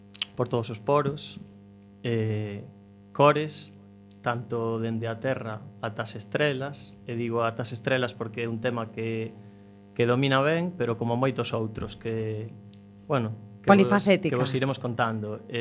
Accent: Culleredo, Galicia, Spain; son cociñeiro, son de Culleredo, son un pouco aventureiro

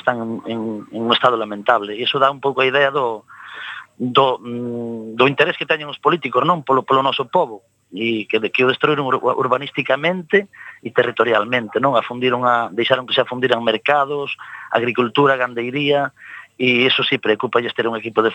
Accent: Encrobas, Galicia, Spain; moved away as an adult; eu nací nas Encrobas, medrei nas Encrobas e fun deixado das Encrobas de adulto, non? Vin como o val se foi destrozando pouco a pouco e como as máquinas e o burato provocou o derrumbamento da aldeana que eu vivía, que eran alrededor de 80 casas.

